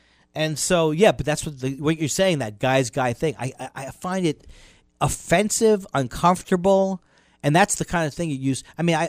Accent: Long Island, New York, United States; those are the people I grew up with on Long Island who were bullies

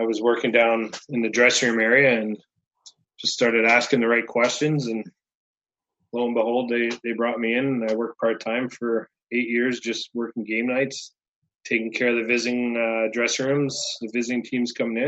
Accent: Ottawa, Ontario, Canada; growing up in Ottawa, I had a, you know, part-time job as a student going to high school as a security guard

